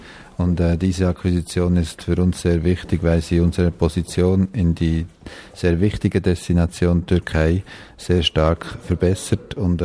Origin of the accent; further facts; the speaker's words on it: Switzerland; als Schweizer hatte ich da, glaube ich, wenig Glaubwürdigkeit